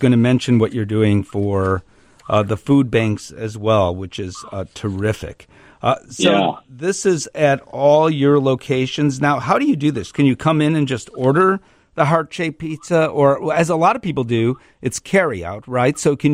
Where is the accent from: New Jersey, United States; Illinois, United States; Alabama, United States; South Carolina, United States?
Illinois, United States; Chicago; And when people hear that I'm from Chicago, yes, it's still Capone, bang, bang, bang, bang, and all that.